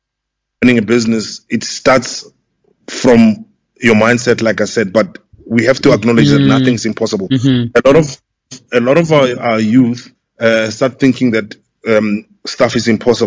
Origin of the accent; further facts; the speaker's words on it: Pretoria, Gauteng, South Africa; Okay, basically, I grew up in Pretoria, in Gauteng.